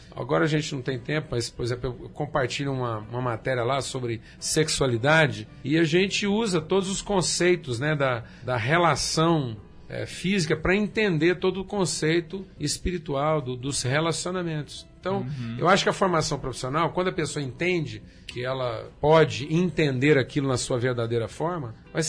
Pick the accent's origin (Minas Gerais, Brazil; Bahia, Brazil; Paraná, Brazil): Minas Gerais, Brazil; now in Goiânia, Brazil; Sou lá de Minas Gerais.